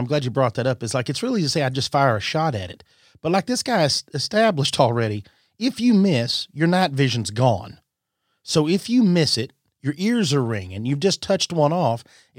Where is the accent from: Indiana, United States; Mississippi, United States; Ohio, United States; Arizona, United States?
Indiana, United States; I've since sold that property and hunt in my home state of Indiana.